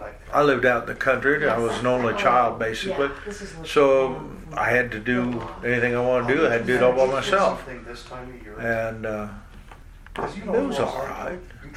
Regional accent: Iowa, United States; Where did I grow up? Southwest Iowa. Page County, Fremont County, mostly Fremont County, where I live now.

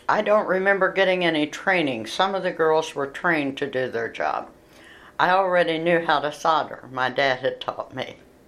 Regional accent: Weston, Missouri, United States; Yes, I was born near Bean Lake. It's just north of Weston, Missouri, in the country. And it was a wonderful place to grow up.

